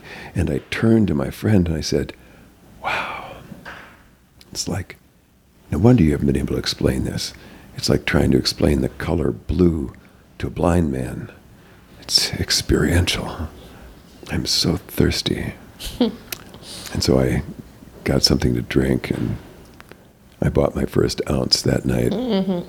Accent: North Dakota, United States; I was a hick from North Dakota. And I never mentioned it again. I quickly signed up to go to the University of North Dakota.

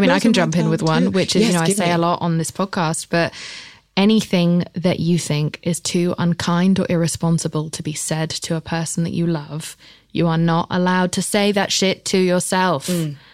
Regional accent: England, United Kingdom; I'm English. We just go.

